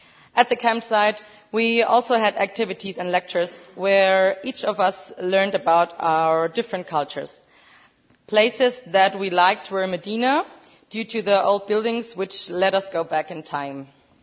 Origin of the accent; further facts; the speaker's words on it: Bavaria, Germany; I'm a scout from South Bavaria in Germany.